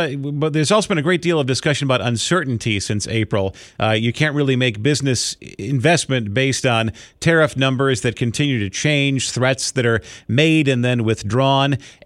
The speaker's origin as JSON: {"language": "English", "town": "Chicago", "region": "Illinois", "country": "United States", "tie": "born or raised there", "said": "And I grew up in the Beverly neighborhood, Lynn, and so to me, Rainbow Cone was the place that you went after summer soccer at Dan Ryan Woods."}